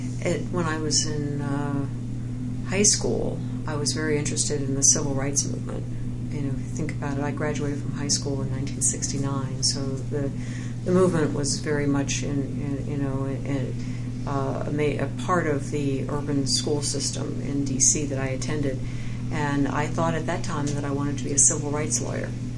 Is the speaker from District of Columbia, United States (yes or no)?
yes; Washington, District of Columbia, United States; Well, I'm from Washington, D.C., one of the few people actually born and raised there.